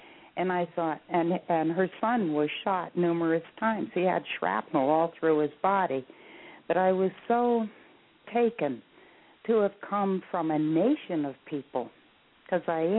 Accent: New Haven, Connecticut, United States; I was growing up outside of New Haven, Connecticut, in a Yale bedroom community.

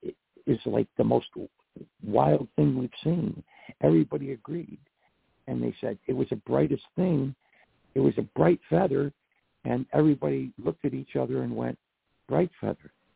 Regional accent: England, United Kingdom; born there; I was born in England, and I'm 48% British and 47% Irish and 3% Iberian

